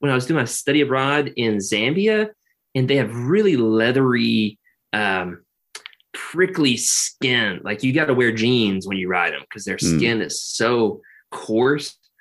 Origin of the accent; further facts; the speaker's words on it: Arkansas, United States; I'm your host from Arkansas